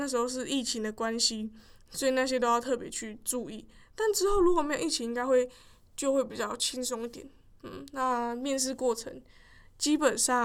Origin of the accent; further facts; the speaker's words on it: Kaohsiung, Taiwan; 因为我是高雄人，到台北要花时间，然后又要花钱